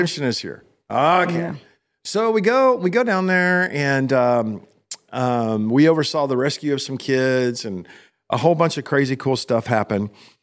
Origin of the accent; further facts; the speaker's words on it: Glen Rose, Texas, United States; And I can tell y'all that I am from Glen Rose, Texas.